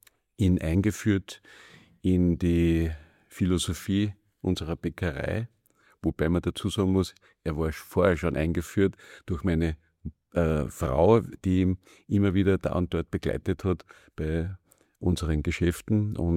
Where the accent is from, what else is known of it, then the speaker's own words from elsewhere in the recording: Betzenkirchen, Germany; ich bin als kleiner Bub aufgewachsen in Betzenkirchen, so wie viele andere Buben auch.